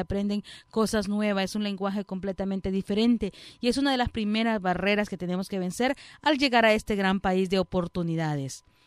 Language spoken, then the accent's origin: Spanish; Honduras; Soy orgullosamente catracha, déjame decirte, de Honduras.